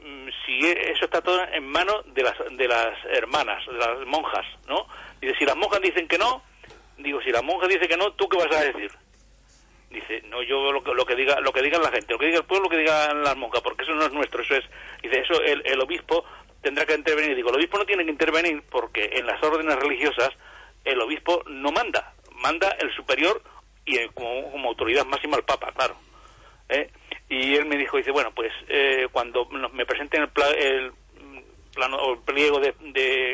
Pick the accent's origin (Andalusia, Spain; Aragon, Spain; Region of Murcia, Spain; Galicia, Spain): Andalusia, Spain; El Cerro de Andévalo; Bueno, como estáis hablando de mi pueblo, porque Antonio no ha dicho, tú has dicho antes que yo era del cerro